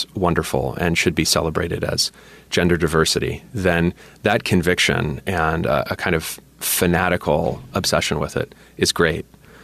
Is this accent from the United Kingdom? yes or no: no; Pennsylvania, United States; And growing up in Pennsylvania, you don't really have a lot of exposure to the LCMS.